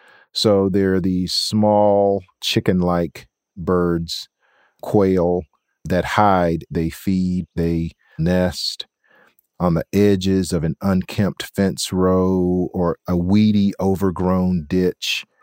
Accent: South Carolina, United States; Billy, I grew up in Edgefield County, South Carolina. It's a county hugging the Savannah River, and right across the river to the west is Augusta, Georgia.

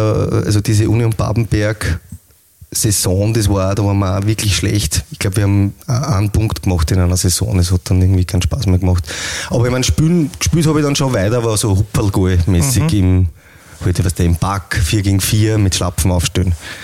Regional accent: Leonding, Upper Austria, Austria; ich komme eigentlich aus Leonding, so Vorstadt von Linz.

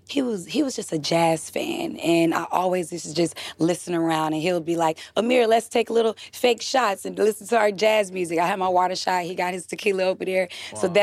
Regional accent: Beckley, West Virginia, United States; Well, I was born in Beckley, West Virginia, in a small town. And I was raised by my mother and my father.

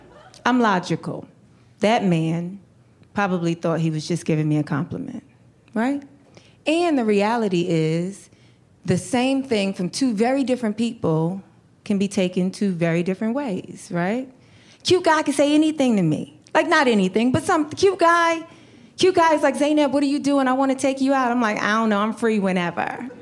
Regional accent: New York, United States; now in Los Angeles, United States; like I grew up in New York, I live in LA.

